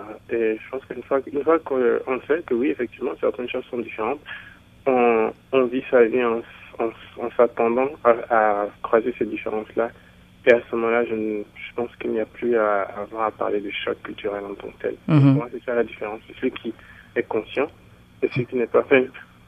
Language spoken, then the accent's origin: French; Benin; Ils m'ont dit, non, toi, tu n'es pas béninois. Puis je leur ai dit, ah, si, okay.